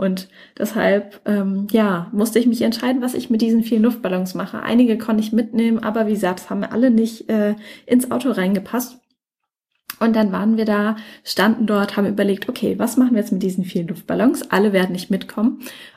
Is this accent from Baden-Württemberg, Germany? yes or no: yes; Mannheim, Baden-Württemberg, Germany; Ich komme ja ursprünglich aus Mannheim.